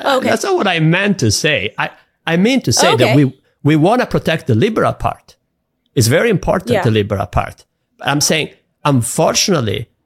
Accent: Italy; I'm from Italy, so it's a bit different than the US, but when I was a child, there were literally 6-7 TV channels.

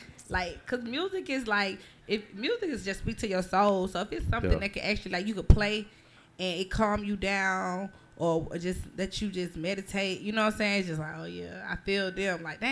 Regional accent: Houston, Texas, United States; born there; And then I was born in Texas, so we already go big or go home anyway.

